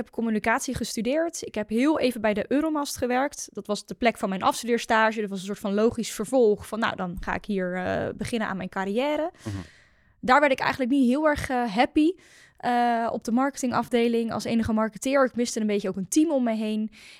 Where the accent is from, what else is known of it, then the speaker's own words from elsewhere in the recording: South Holland, Netherlands; Nou, ik kom uit Rotterdam. Dat is een klein dorpje bij Rotterdam, ben ik ooit opgegroeid.